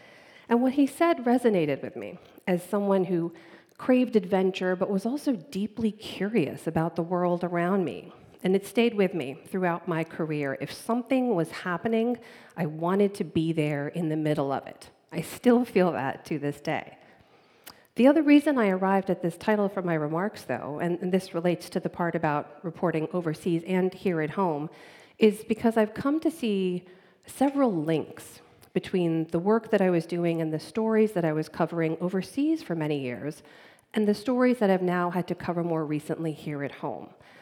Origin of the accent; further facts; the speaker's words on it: United States; they've really struck me as a journalist and as an American.